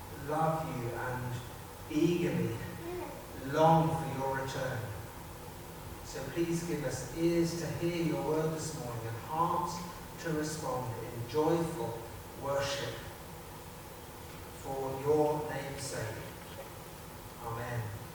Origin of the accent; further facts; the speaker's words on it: England, United Kingdom; I come from England, you ask children there, what is Christmas all about?